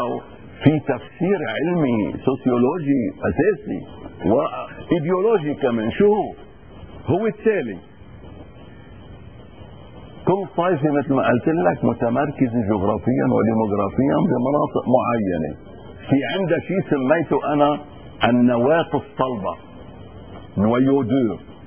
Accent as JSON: {"language": "Arabic", "country": "Lebanon", "said": "أنا كمواطن لبناني،"}